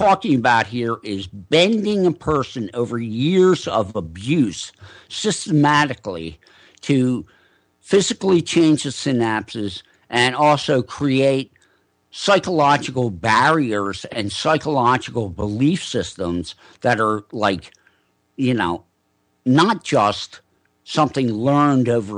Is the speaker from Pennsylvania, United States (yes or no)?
no; Arden, Delaware, United States; growing up in Arden, Delaware